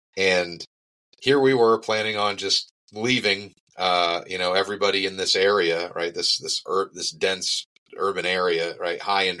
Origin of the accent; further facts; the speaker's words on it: Prospect, Maine, United States; now in North Carolina, United States; long story is, we're both from Maine.